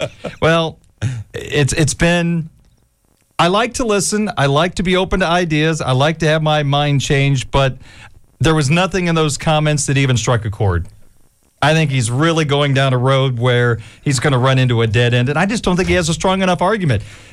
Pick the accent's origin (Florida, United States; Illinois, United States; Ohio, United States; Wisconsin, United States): Illinois, United States; But I, again, growing up in Illinois, the whole Chief Illini, I think, is very sensitive to me.